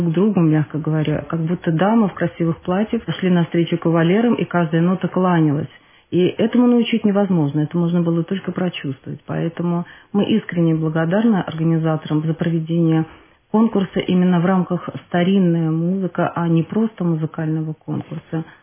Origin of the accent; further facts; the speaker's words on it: Minsk, Belarus; мы из Минска, и увидев в Беларуси по интернету объявление о проведении данного конкурса